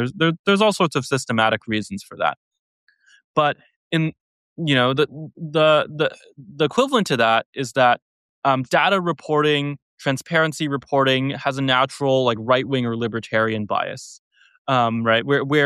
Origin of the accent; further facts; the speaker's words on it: United States; I mean, like, I'm American. I follow American news. Most of my friends are American. Like, I live here, so it personally affects me.